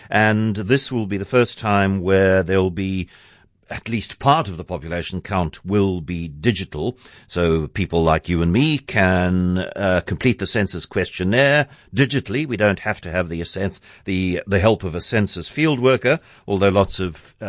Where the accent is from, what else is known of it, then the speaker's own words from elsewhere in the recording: South Africa; I'm typical South African